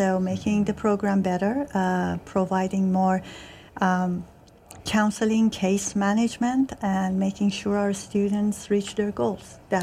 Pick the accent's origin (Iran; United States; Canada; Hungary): Iran; English is a second language; moved away as an adult; I'm originally from Iran.